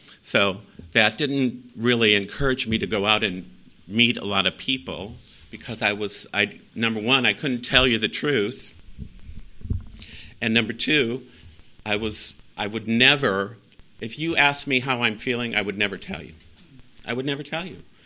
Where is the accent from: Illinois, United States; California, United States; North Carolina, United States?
Illinois, United States; Chicago; So I grew up in Chicago in an alcoholic home.